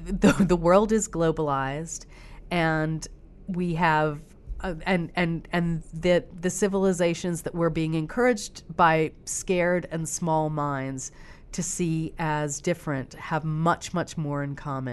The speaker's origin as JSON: {"language": "English", "region": "Midwest", "country": "United States", "tie": "born or raised there", "also_born_or_lived": "Middle East / Central Asia", "said": "I was raised partly in the Midwest, in the Middle East, and Central Asia, so I got really interested in Muslim societies"}